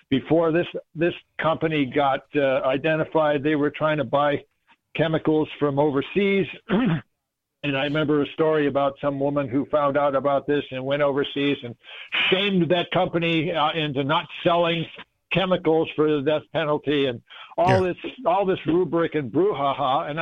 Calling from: Mesa, Arizona, United States; I'm calling from Mesa, Arizona.

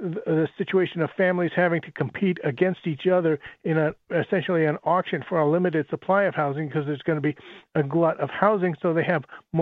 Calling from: New Hampshire, United States; I'm calling from New Hampshire

